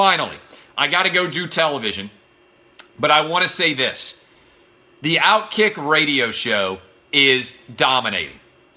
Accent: Nashville, Tennessee, United States; we are up over 100% in the city of Nashville, my hometown.

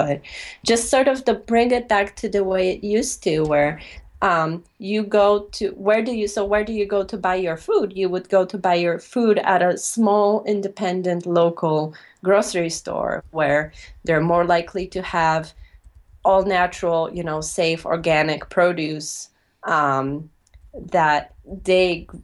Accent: Poland; now in United States; growing up in Poland, you have a lot easier access to locally grown produce because I grew up in a city, but just outside on the outskirts of a city is a very rural area.

